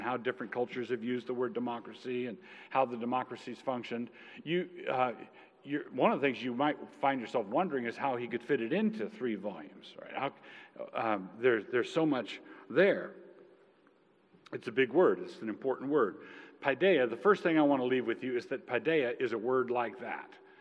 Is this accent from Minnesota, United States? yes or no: no; Annapolis, Maryland, United States; I grew up in Annapolis, Maryland.